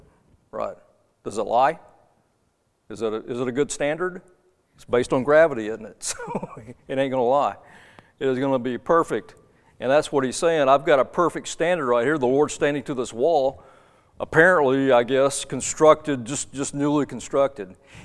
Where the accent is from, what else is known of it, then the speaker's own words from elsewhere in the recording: Pensacola, Florida, United States; I grew up in Florida. I grew up in Pensacola, Florida. Beautiful beach.